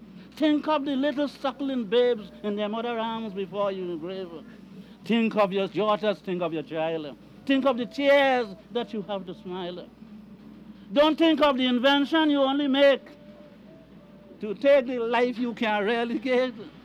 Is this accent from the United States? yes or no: no; Trinidad & Tobago; I, as a Trinidadian and so on, a genius in singing local calypsos.